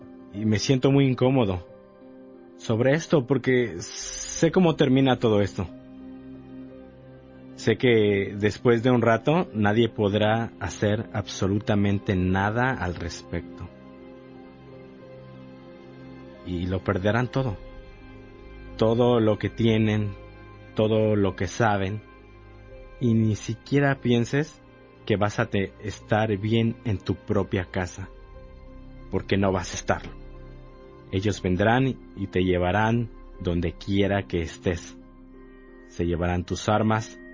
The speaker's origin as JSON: {"language": "Spanish", "country": "Cuba", "tie": "born or raised there", "moved": "yes", "lives_now": "United States", "said": "Yo crecí en Cuba y nunca pensé que se convertiría en un país comunista."}